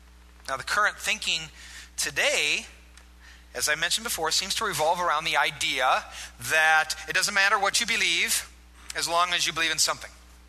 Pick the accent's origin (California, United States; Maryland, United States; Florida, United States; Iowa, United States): Iowa, United States; I grew up in Iowa on a farm, and there's not a lot to do, so you got to make your own entertainment.